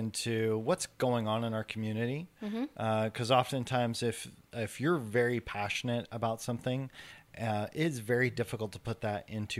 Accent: Spokane, Washington, United States; Yeah, I grew up in Spokane, so I have a friend that was an engineer there for a long time.

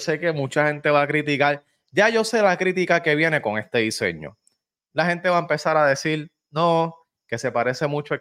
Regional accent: Puerto Rico; Señores, yo, como pueden ver, soy de Puerto Rico.

